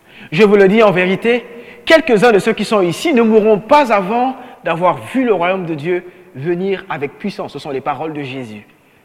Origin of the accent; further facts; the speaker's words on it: Gabon; Mais bon, sauf que la salutation nationale chez nous au Gabon, ça a une connotation pas très bonne pour mes frères Swahili.